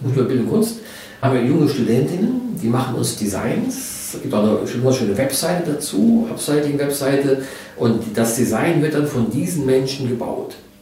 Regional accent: Saarland, Germany; born there; mir als Saarländer, als geborener Saarländer sehr am Herzen liegt

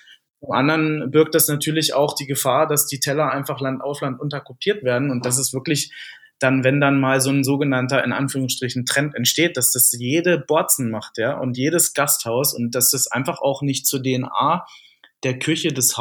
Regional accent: Lower Saxony, Germany; weil ich selber Niedersachse bin. Ich komme ja gebürtig aus der Nähe von Wolfsburg

